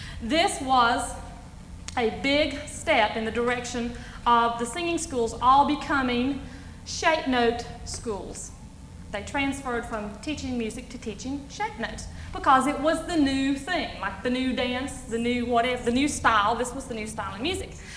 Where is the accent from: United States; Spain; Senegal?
United States; North Carolina; Well, I'm from Western North Carolina, but I don't like that term too well.